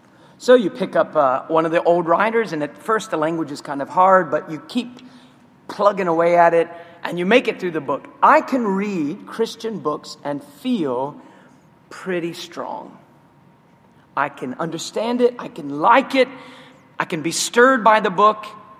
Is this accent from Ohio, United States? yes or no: yes; Ohio, United States; And I grew up in Ohio. I didn't know what aura was.